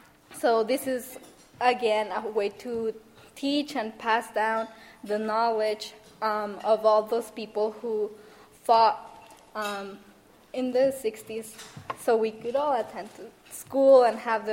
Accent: Mexico; moved away; I am an immigrant. I immigrated from Mexico in 2006, and I am a first-generation student.

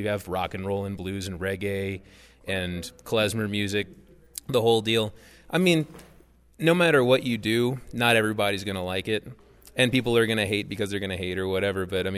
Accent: New Orleans, Louisiana, United States; Dane, the drummer, and I, we're both born and raised out there.

